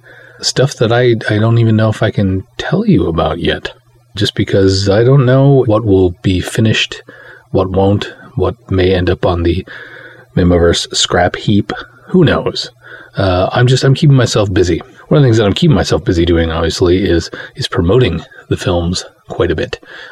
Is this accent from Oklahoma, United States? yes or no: no; Minneapolis, Minnesota, United States; Crypticon is a convention that started actually in Minneapolis, my hometown, and still happens every year around October in Minneapolis